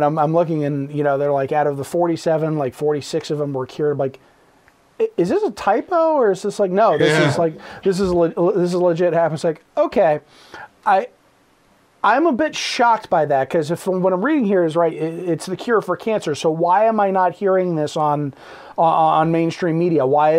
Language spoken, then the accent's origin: English; Fairfax County, Virginia, United States; moved away; Before that, I was in Virginia. I'm from Fairfax County originally.